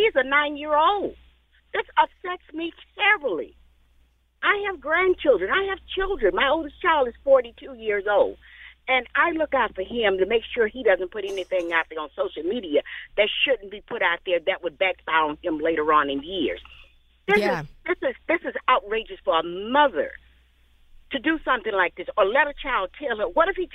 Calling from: Lake Forest, Illinois, United States; I'm calling from Lake Forest, Illinois.

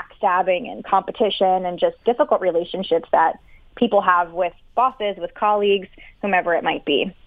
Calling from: Philadelphia, Pennsylvania, United States; I live in downtown Philadelphia.

